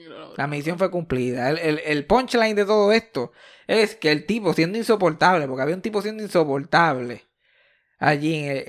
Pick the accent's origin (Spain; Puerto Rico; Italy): Puerto Rico; Mayagüez; Él, yo y Eugenio María de Hosto somos de Río Caña, Mayagüez, Puerto Rico.